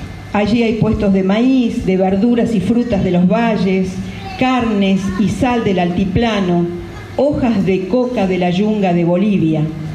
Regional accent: Jujuy, Argentina; born there; Donde yo nací, en la provincia de Jujuy, hace años se libraron las batallas por la independencia.

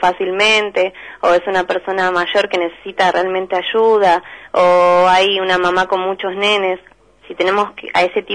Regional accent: Buenos Aires, Argentina; Nosotros somos de Buenos Aires

